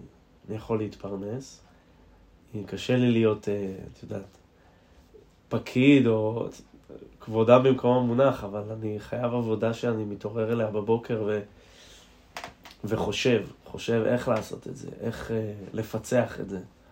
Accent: Nahariya, Northern District, Israel; אני גדלתי בנהריה בשכונת טרומפלדור, שזו השכונה הצפונית בעיר. על פי העירייה, את יודעת, זה נחשב שכונת עוני או משהו כזה

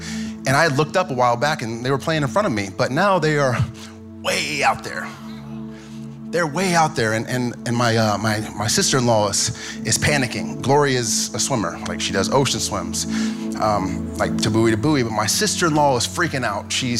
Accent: Missouri, United States; You all know I'm not from California. I talk about it a lot. I'm from Missouri.

